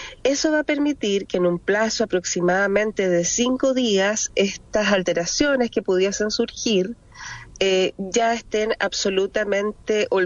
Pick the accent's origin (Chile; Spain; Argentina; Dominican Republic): Chile; es algo que quizás como chilenos y chilenas no hemos respetado